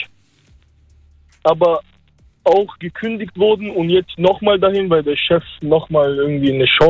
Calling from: Stuttgart, Baden-Württemberg, Germany; Aus Stuttgart.

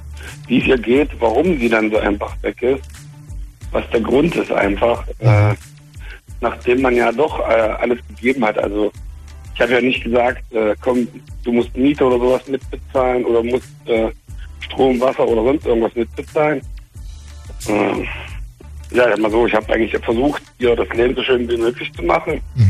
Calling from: Cologne, North Rhine-Westphalia, Germany; Ich bin 25, komme aus der Ecke von Köln.

